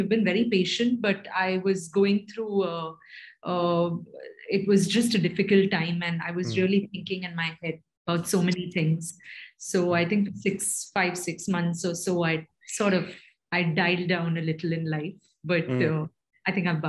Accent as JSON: {"language": "English", "town": "Chennai", "region": "Tamil Nadu", "country": "India", "said": "and I come from Chennai, which was formerly called Madras in South India."}